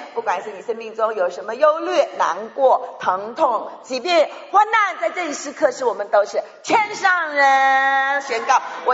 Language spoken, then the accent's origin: Chinese; South Korea; moved away as an adult; also born or lived in Taiwan; now in United States; 爸爸妈妈是从中国大陆山东省，你知道他们出生在山东省以后，我生在韩国，那从韩国以后留学在韩国念书，以后到台湾去升学，那他们叫我华侨，我拼命说我是台湾人，我是华人